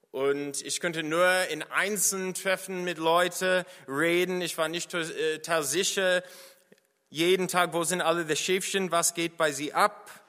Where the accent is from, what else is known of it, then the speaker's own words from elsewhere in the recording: United States; als Amerikaner hatte ich auch das Gefühl, dass da war viel Chaos in meinen eigenen Kulturen, in meinem eigenen Land.